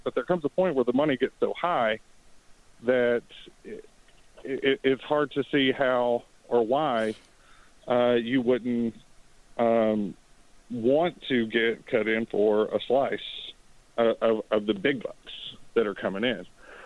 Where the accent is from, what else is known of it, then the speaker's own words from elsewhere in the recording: Birmingham, Alabama, United States; Hey, I grew up in Birmingham. I've been listening to your show since you've been down here.